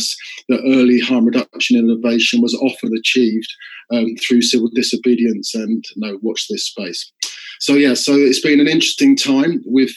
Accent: Bath, South West England, United Kingdom; the secondary needle and syringe program that we're running in my hometown of Bath.

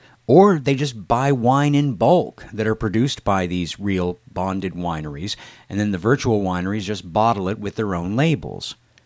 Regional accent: Iowa, United States; My home state of Iowa has 100 bonded wineries.

